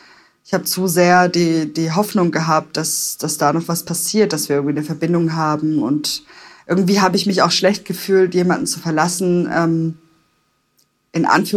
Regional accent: Stuttgart, Baden-Württemberg, Germany; Ende 18 in Stuttgart, in meiner Heimat, wo ich mich grundsätzlich wohlgefühlt habe

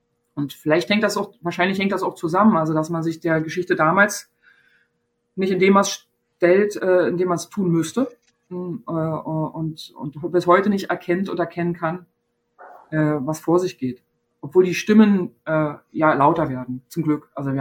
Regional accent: East Germany, Germany; ich bin in der DDR geboren, klar. Ja, und bin da sozialisiert und geprägt, aber es war eher eine osteuropäische Perspektive.

